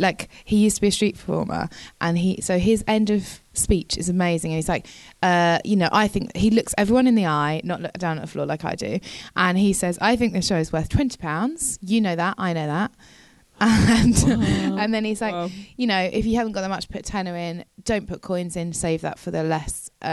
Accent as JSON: {"language": "English", "town": "Broadstairs", "region": "South East England", "country": "United Kingdom", "said": "I'm not living in Kent, I'm from Kent."}